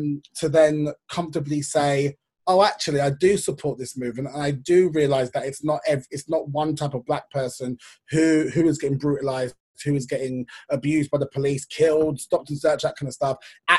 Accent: London, United Kingdom; I mean, I'm from North London, so my school's very multicultural.

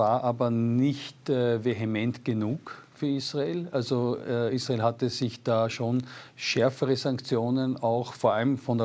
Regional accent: Austria; Wir als Österreicher sind da immer wieder ein bisschen in der Zwickmühle.

